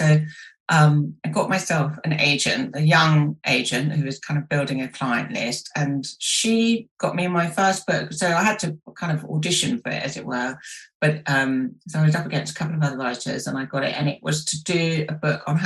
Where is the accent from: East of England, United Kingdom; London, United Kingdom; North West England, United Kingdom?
London, United Kingdom; I grew up in London